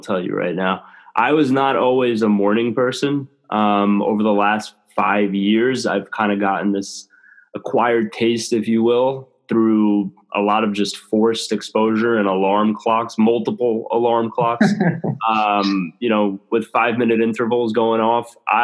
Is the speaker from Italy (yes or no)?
yes; Italy; Well, I was born and raised in Italy, so I've been drinking espresso since I could walk.